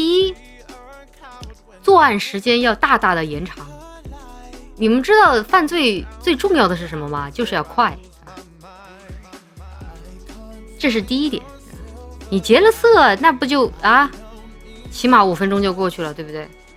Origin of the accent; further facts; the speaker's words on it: Chongqing, China; 像我们乡下就重庆嘛，是吧？山区，天气很热。